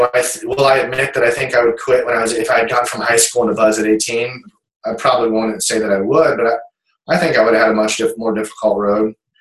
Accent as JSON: {"language": "English", "region": "Iowa", "country": "United States", "tie": "born or raised there", "said": "again, growing up in Iowa. I wrestled since I was a child"}